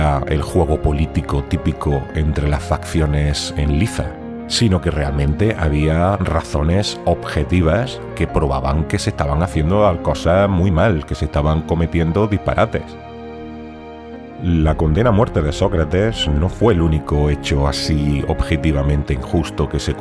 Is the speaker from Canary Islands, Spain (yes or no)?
no; Andalusia, Spain; ya sé que soy andaluz